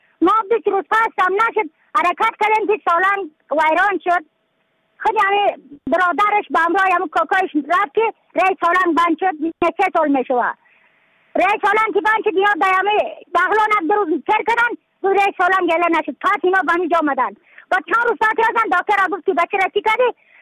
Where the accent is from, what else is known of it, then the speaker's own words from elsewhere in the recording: Badakhshan, Afghanistan; از بدخشان هستم، مرکز بدخشان ولسوالی اتل پایان قیره وینگ.